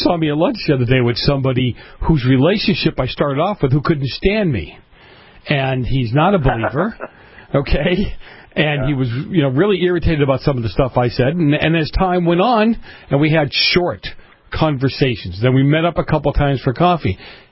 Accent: Boston, Massachusetts, United States; I grew up in Boston. I grew up in a tight-knit community, an Italian community.

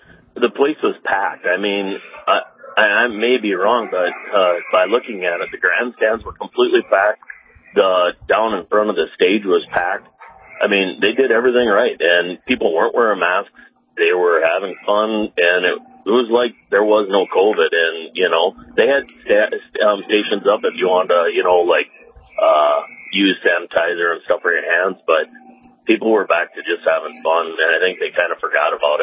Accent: Bismarck, North Dakota, United States; And I'm from Bismarck, and I'll tell you what, Bismarck leadership needs to take a note of this

